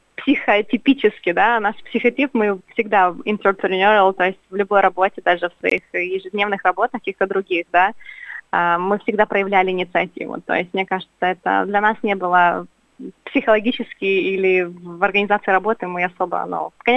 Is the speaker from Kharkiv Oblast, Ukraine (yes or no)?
no; Kyiv, Ukraine; moved away as an adult; now in Sydney, Australia; я из Киева, я родилась, выросла в Киеве. Закончила универ в Киеве, работала в Киеве, вот, а потом решила приехать на обучение, сделать PhD в Австралии, вот, и я приехала, получила место, приехала в 2019 году делать PhD